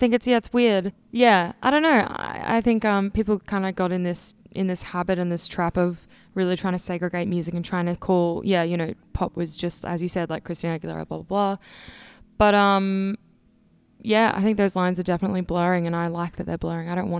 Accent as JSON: {"language": "English", "town": "Brisbane", "region": "Queensland", "country": "Australia", "said": "I'm from Brisbane, Australia."}